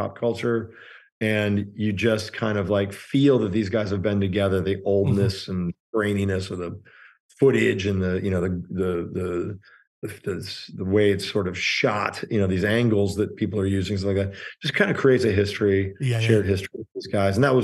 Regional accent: Chicago, Illinois, United States; So when I was a kid, this TV station, I grew up in Chicago

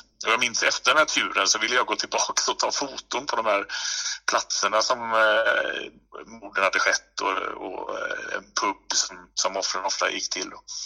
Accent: Gothenburg, Västra Götaland County, Sweden; Jag var ju själv väldigt nyfiken som göteborgare. Jag är ju född i Göteborg

